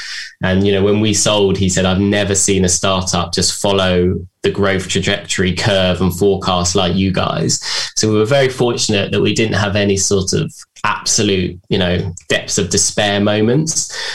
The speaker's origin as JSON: {"language": "English", "region": "London", "country": "United Kingdom", "said": "I'm from London, could be good."}